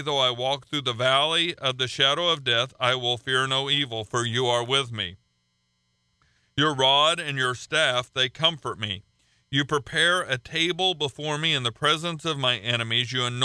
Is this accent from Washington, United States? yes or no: no; Oklahoma, United States; Aren't we thankful that God brought us to Florida? I'm from Oklahoma originally, and I tell people that Oklahoma gets hotter than here, it gets colder than here, and I'm thankful to be here.